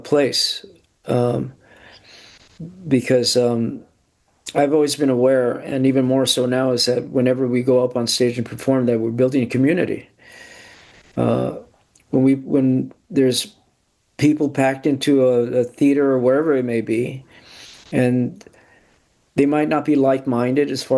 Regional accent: East Los Angeles, California, United States; that pool of experience of growing up in East Los Angeles.

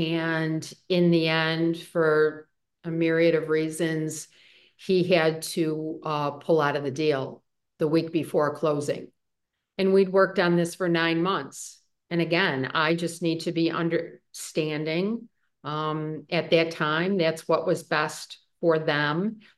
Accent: Buffalo, New York, United States; now in Florida, United States; I'm from Buffalo, New York, as I believe I mentioned.

